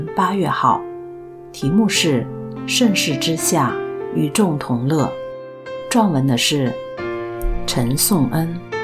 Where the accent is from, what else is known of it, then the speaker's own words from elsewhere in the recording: Hong Kong; now in Canada; 我们也是来自土生土长的原居地香港